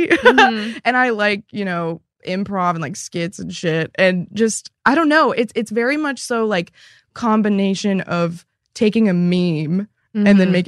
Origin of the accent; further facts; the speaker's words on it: West Coast, United States; And I'm from the West Coast.